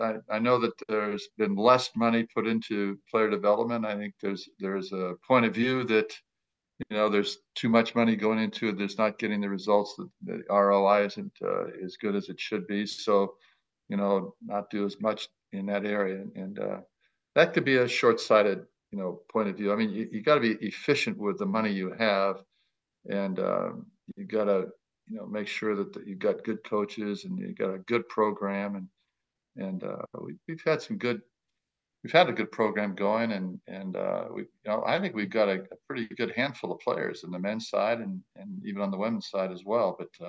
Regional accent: United States; And then as an American, one of the saddest days of my life was to see the LA tournament go.

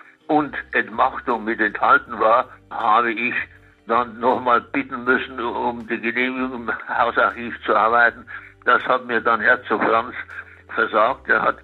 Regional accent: Munich, Bavaria, Germany; ich bin in Nymphenburg aufgewachsen

